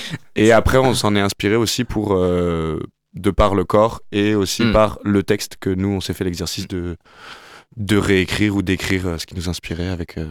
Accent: Le Mans, Pays de la Loire, France; J'ai commencé dans la région, puisque je suis natif du Mans.

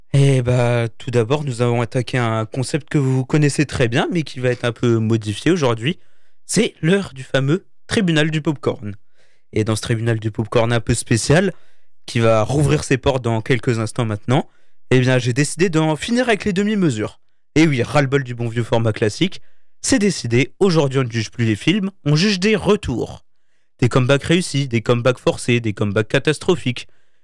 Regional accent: France; On est Français, faut être un peu chauvin parfois.

